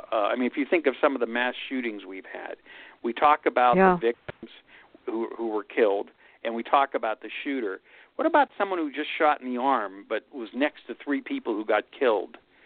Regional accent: Pittsburgh, Pennsylvania, United States; You know, when I grew up in Pittsburgh, mm-hmm. it was all steel mills and smoky skies, a very blue-collar industrial town.

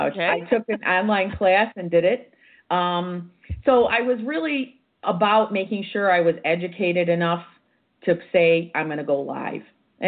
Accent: Chicago, Illinois, United States; You know, I am an Irish Catholic girl from the south side of Chicago. We do not do tofu.

